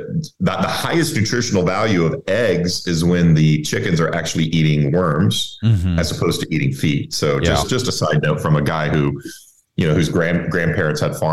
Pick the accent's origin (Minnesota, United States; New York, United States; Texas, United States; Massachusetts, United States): Texas, United States; and of course, I'm originally from Texas. So everybody, you know, everybody's involved in the energy business where I grew up.